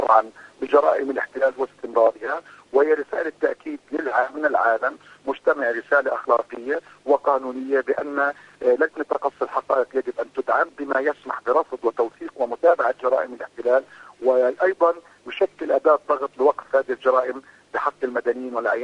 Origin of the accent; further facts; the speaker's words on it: Palestine; نحن كفلسطينيين يجب أن نتوجه باتجاه ترتيب البيت الداخلي الفلسطيني